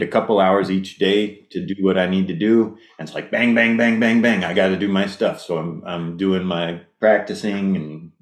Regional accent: New Mexico, United States; moved away as an adult; also born or lived in Colorado / New York; now in Milwaukee, United States; Well, I'm from New Mexico. That's where I grew up. I went to school in Colorado, traveled around for a couple of years after finishing music school. I lived in New York for 5 years

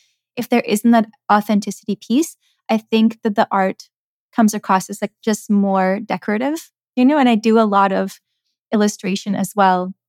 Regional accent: Czechia; I'm not American, actually. I'm from the Czech Republic. And the Czechs, you know, we come from this like very like dark communist past.

